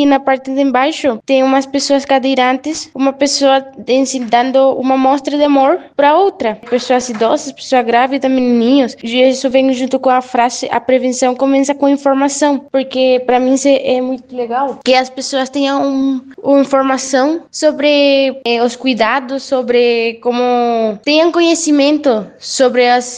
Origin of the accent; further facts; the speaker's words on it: Venezuela; Portuguese is a second language; porque nós somos venezuelanos, nós viemos da Venezuela.